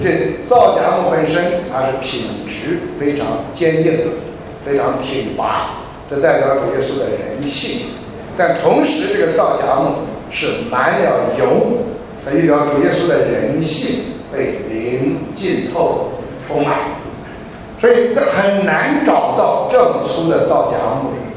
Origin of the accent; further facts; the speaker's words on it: China; 这个造假木啊，就是可能我们中国人呢不太熟悉